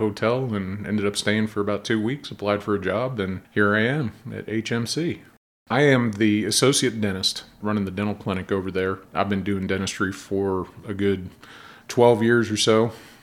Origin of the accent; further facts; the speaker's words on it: El Paso, Texas, United States; I'm from El Paso, Texas, where I spent the last 8 years or so.